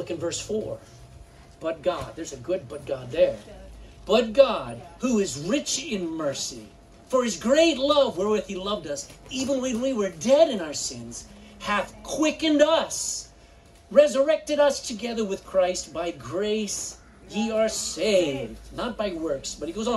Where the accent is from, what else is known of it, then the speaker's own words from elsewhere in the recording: Texas, United States; As a Texan for better and better and better, if I have to translate.